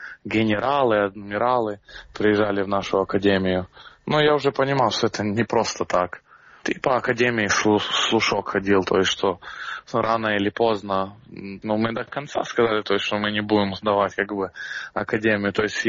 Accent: Ukraine; У нас одна родина была Украина, то есть мы из России даже не думали.

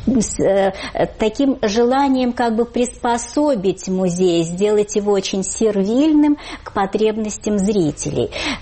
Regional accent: Moscow, Russia; не только мы москвичи

